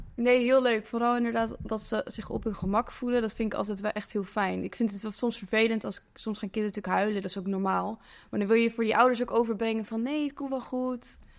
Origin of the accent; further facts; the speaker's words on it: The Hague, South Holland, Netherlands; now in Amsterdam, Netherlands; Ik kom uit Den Haag en daar pas ik al veel op. En toen ging ik naar Amsterdam